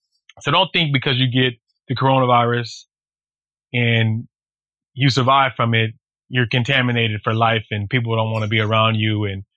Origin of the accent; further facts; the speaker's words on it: the South, United States; So in my opinion, I grew up in the South.